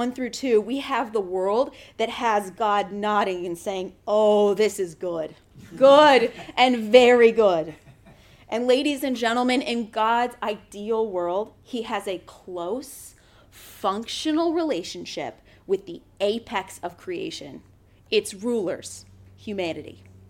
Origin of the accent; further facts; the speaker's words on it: United States; I mean, I'm an American, so I don't really know about royalty much